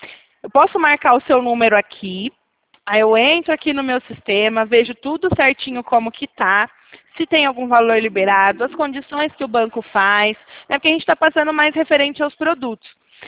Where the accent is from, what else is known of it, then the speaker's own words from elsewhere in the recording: São Paulo, Brazil; O meu DDD, ele é 19, porque eu sou aqui do estado de São Paulo.